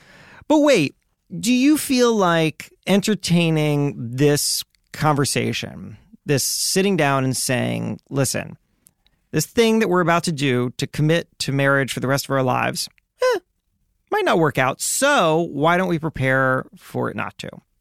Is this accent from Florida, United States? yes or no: yes; Miami, Florida, United States; So I am a huge Miami Heat fan. I grew up in Miami.